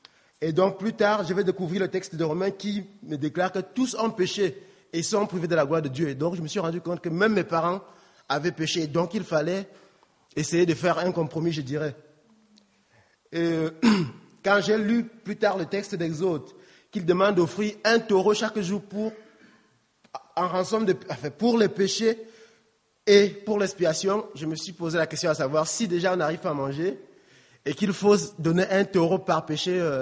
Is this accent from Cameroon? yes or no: yes; Cameroon; je suis Camerounais. J'ai 30 ans, ingénieur agronome